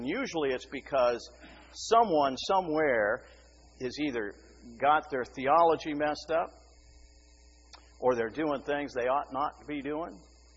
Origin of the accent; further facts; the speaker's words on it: South Dakota, United States; because I'm from South Dakota and I'm a northerner.